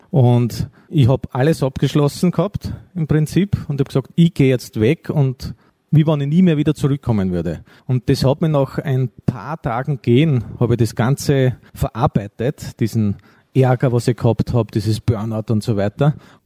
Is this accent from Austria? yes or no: yes; Lower Austria, Austria; ich habe in der Schule noch nicht Englisch gehabt. Ich bin schon etwas älter. Und da war das halt bei uns im Waldviertel noch nicht.